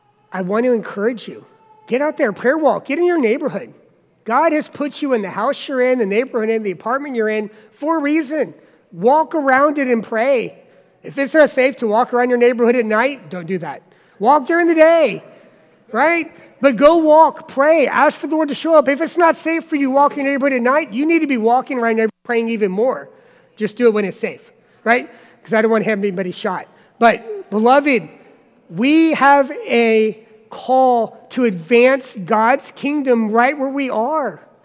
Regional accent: the South, United States; I'm from the South.

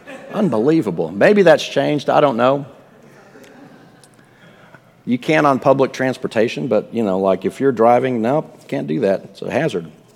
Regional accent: Texas, United States; I'm from Texas, man.

